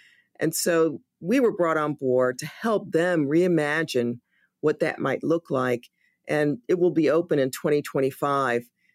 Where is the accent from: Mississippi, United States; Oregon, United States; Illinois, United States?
Illinois, United States; Chicago; I'm from the South Side of Chicago. I know exactly what that looks like